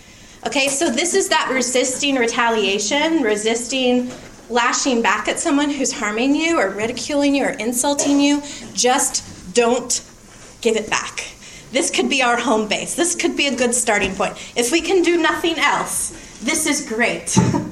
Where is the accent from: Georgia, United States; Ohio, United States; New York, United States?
Ohio, United States; I do, because I grew up in Ohio and we don't care about professional sports there because we have the Ohio State Buckeyes